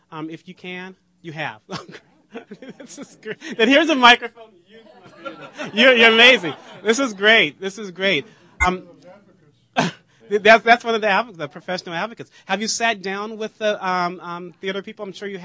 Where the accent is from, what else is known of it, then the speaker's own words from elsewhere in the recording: Berkeley, California, United States; Well, I'm from Berkeley, so you know I'm down with that.